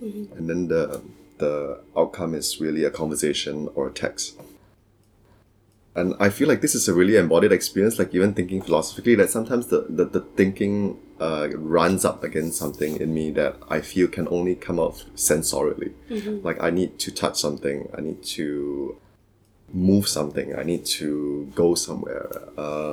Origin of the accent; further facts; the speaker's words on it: Singapore; now in Singapore / New York, United States; I'm from Singapore. I live between Singapore and New York now.